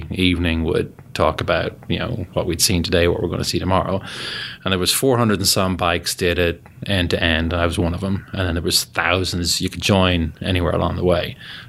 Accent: Dublin, Leinster, Ireland; I grew up in Dublin in Ireland.

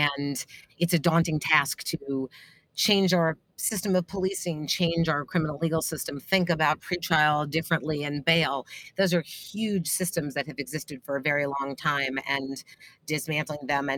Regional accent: New York City, New York, United States; I guess I'm from New York City, I'm used to NYPD

